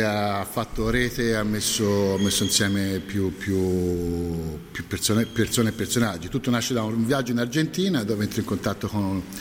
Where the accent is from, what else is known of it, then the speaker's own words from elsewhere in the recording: Livorno, Tuscany, Italy; E da buon livornese ho raccolto la sfida